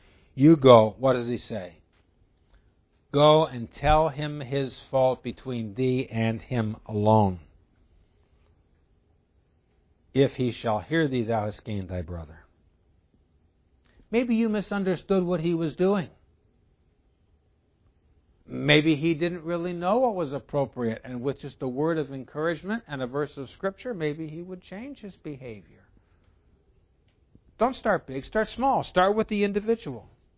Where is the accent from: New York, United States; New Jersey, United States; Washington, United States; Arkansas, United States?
New Jersey, United States; Where I grew up in New Jersey, they didn't say y'all.